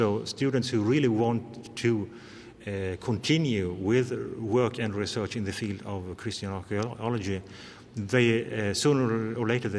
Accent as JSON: {"language": "English", "country": "Sweden", "lives_now": "Italy", "said": "I come from Sweden, I studied here."}